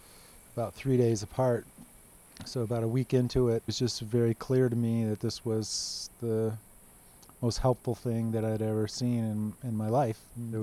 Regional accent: United States; I'm from the United States.

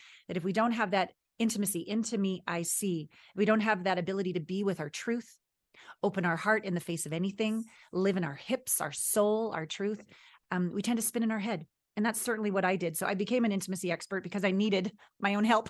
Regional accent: Kamloops, British Columbia, Canada; also born or lived in Vancouver; And it's back to my Pacific Northwest roots, actually. I was born in Vancouver and I was raised in Kamloops, BC.

